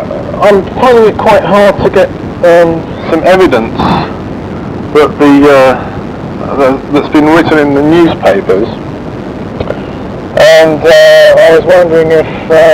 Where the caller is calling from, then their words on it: England, United Kingdom; I'm phoning from England